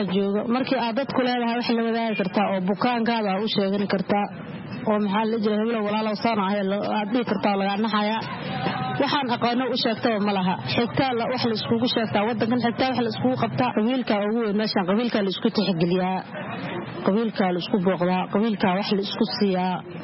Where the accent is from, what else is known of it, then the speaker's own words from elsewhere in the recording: Kismayo, Lower Juba, Somalia; born there; Waxaan ku dhashay Kismaayo, ka xagga meel baadiya aan ku dhashay.